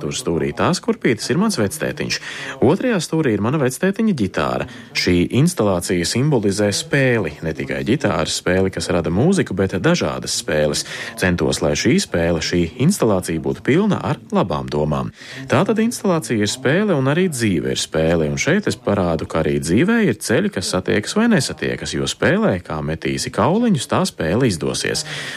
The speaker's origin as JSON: {"language": "Latvian", "country": "Poland", "moved": "yes", "lives_now": "Germany", "said": "mana saikne ar Daugavpili un Latviju ir slēgta, jo es pats no Polijas pārcēlos dzīvot uz Vāciju"}